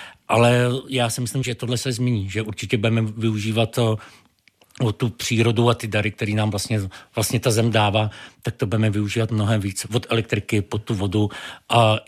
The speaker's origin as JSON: {"language": "Czech", "region": "Bohemia", "country": "Czechia", "tie": "born or raised there", "said": "byl jsem naučený z Čech, jak se čistí salát"}